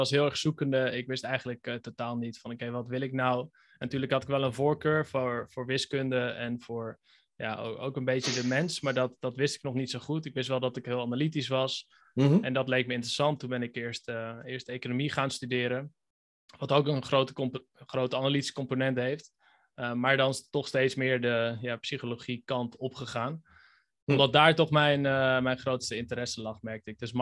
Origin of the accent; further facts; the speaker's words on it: Wageningen, Gelderland, Netherlands; Ik ben geboren in Wageningen. Ik heb er 18 jaar gewoond.